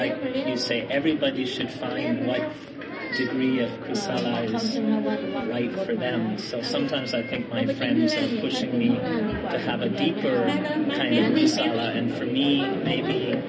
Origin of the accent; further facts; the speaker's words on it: Canada; I don't know in Thailand, but in I'm from Canada, and I think in Western society